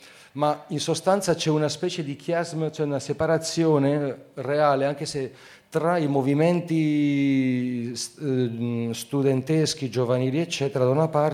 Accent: Spain; Italian is a second language; now in Paris, France; io abito a Parigi, quindi grazie. Eppure sono spagnolo, però.

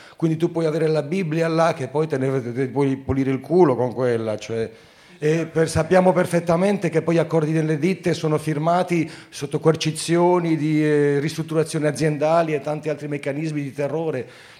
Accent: Spain; Italian is a second language; now in Paris, France; io abito a Parigi, quindi grazie. Eppure sono spagnolo, però.

